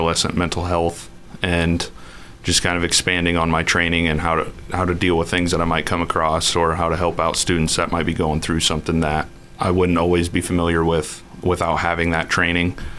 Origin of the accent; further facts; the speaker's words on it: Boone, North Carolina, United States; growing up in Boone and going to the schools in Boone